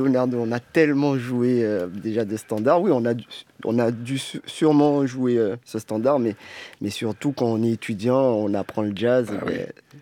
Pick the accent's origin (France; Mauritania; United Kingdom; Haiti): France; Guadeloupe; moved away as an adult; il faut savoir que je suis parti de la Guadeloupe à la base pour faire un BTS de comptabilité et gestion.